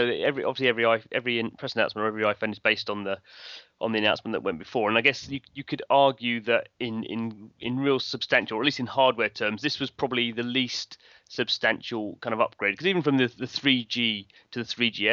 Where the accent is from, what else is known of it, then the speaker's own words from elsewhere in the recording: United Kingdom; maybe it's because we're British.